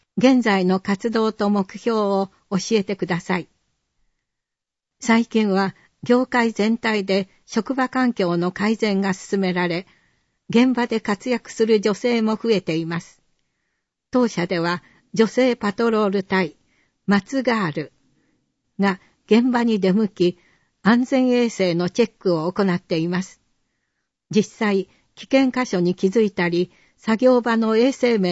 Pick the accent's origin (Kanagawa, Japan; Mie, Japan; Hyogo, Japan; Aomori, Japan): Mie, Japan; 建設会社を中心に地元三重での就職先を探しました。